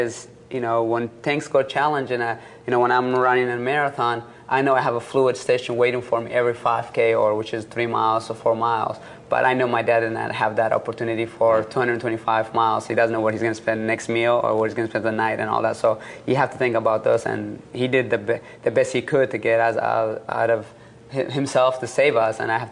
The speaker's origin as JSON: {"language": "English", "country": "Eritrea", "tie": "born or raised there", "said": "when you look back to your upbringing, Eritrea, where I was born in Eritrea, people don't have electricity, don't have lights."}